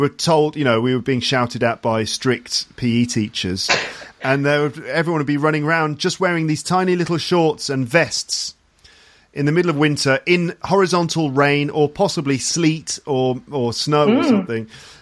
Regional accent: England, United Kingdom; When I was growing up in the Midlands of England

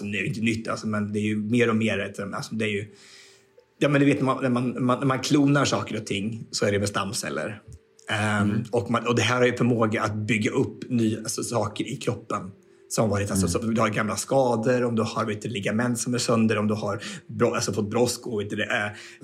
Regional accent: Sweden; where are you from? Well, I'm from Sweden.

